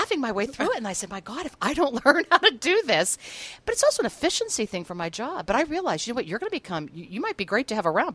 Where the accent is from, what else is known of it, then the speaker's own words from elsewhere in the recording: Pittsburgh, Pennsylvania, United States; moved away as an adult; I'm from Pittsburgh. I moved out to California. It was make or break time.